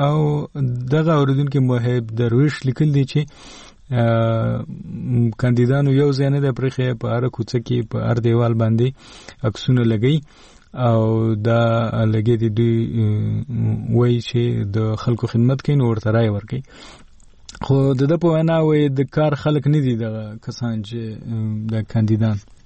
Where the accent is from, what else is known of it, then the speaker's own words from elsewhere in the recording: Waziristan, Khyber Pakhtunkhwa, Pakistan; now in Khost, Afghanistan; موږ د وزیرستان یو خوست کې ماجر یو.